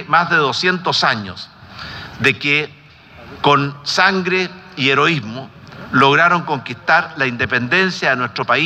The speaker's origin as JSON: {"language": "Spanish", "country": "Chile", "said": "Bernardo O'Higgins la verdadera fuente del patriotismo que nos inspira a todos y nos seguirá inspirando como chilenos."}